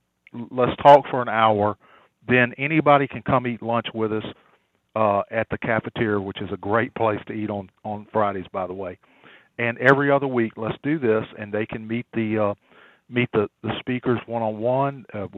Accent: Hammond, Louisiana, United States; I was born in Hammond. I have lived right around Hammond, except when I had to go off for work. I've gone to work various places, but I live in Ponchatoula.

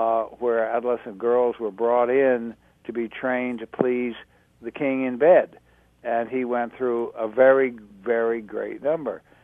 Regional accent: Lexington, Kentucky, United States; born there; I was born in Lexington, not far from you

